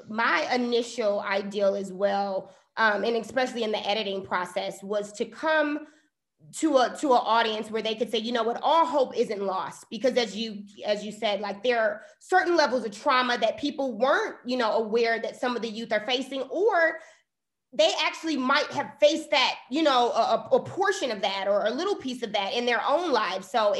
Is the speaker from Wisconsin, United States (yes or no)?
yes; Milwaukee, Wisconsin, United States; I want to tell stories about what's happening right here in my hometown. And so I became a little bit more stationary, but we do have an office that's also opening in Chicago this spring.